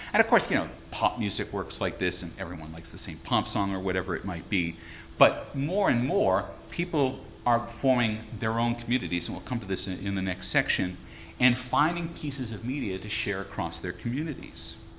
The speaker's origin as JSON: {"language": "English", "country": "United States", "tie": "born or raised there", "said": "So when I grew up in the United States, there were three commercial broadcasting networks"}